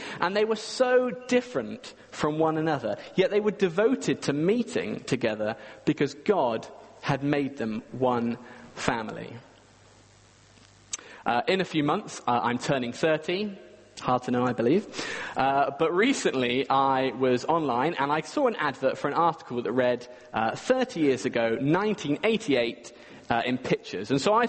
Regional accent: Swindon, South West England, United Kingdom; back in the home I grew up in Swindon, there was a mirror on the wall

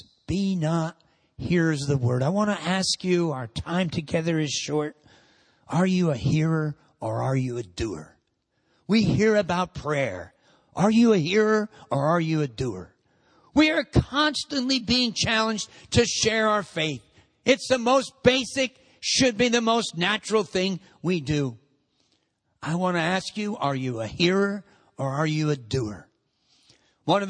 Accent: United States; accent: American; Because when they heard my American accent, and they asked me where I was

